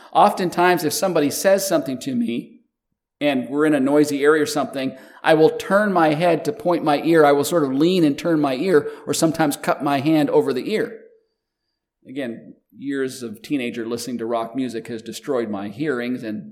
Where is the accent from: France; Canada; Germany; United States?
Canada; I grew up in Canada in the Canadian school system